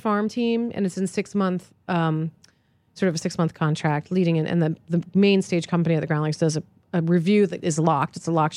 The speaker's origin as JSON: {"language": "English", "region": "East Coast", "country": "United States", "tie": "born or raised there", "said": "And, you know, again, because I grew up on the East Coast, there's all that sort of patrician access."}